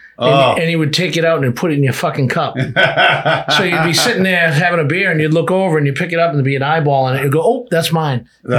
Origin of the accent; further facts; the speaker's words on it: Brockton, Massachusetts, United States; You know, I grew up in Brockton, so I'm partial to the Brockton fighters